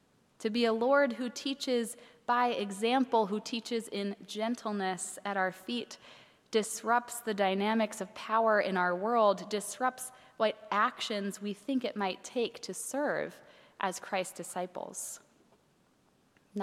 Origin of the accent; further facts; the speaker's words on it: Minneapolis, Minnesota, United States; In my hometown of Minneapolis this week, interfaith clergy won a lawsuit against the Department of Homeland Security